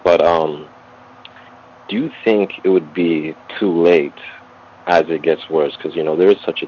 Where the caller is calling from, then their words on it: Miramar, Florida, United States; I'm calling from Miramar, Florida.